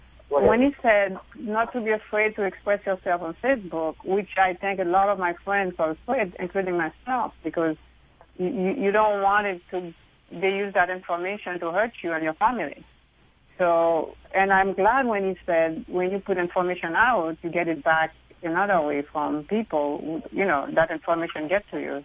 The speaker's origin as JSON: {"language": "English", "country": "Haiti", "tie": "born or raised there", "second_language": "English", "said": "because I grew up very poor in Haiti"}